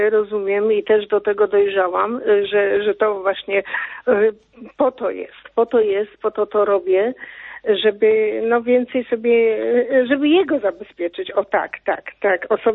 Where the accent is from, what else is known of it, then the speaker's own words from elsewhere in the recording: Warsaw, Masovian Voivodeship, Poland; bo ja co prawda właśnie jestem z Warszawy